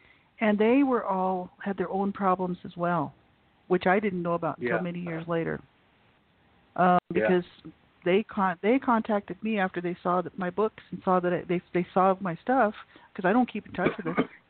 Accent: Albuquerque, New Mexico, United States; born there; Yeah, I was born in Albuquerque, so I was born in the city there.

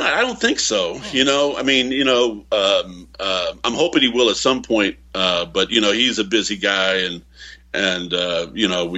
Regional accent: Kansas, United States; You know, growing up in Kansas, you know, being in Kansas still

